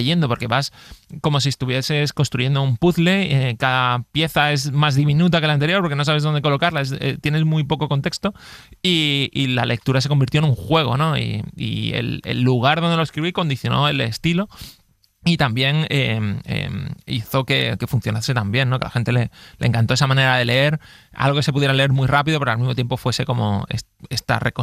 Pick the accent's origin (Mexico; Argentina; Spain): Spain; Mijas, Andalusia; Yo sigo viviendo en mi ciudad, soy de Fuengirola, Mijas, soy de Fuengirola, Mijas, en realidad más Mijas